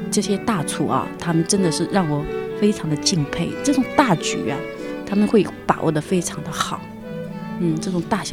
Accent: Guangzhou, Guangdong, China; 大家好，我是来自广州的…

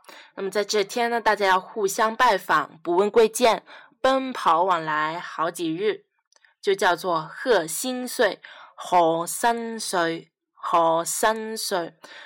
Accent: Guangdong, China; 这就是我们老广东人辞旧迎新的三件大事

